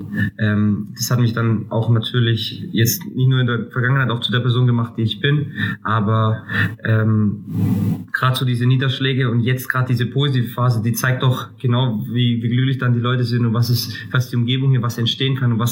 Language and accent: German; Greece; und ich bin Grieche